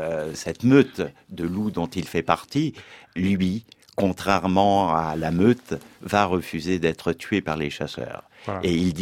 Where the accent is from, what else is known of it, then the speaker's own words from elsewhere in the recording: Argenteuil, Île-de-France, France; also born or lived in Paris; même si je suis né à Paris, mon enfance est à Argenteuil.